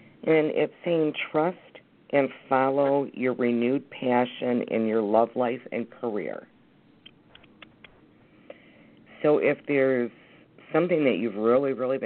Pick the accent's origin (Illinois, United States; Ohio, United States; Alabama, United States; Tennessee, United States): Ohio, United States; I'm from Ohio also.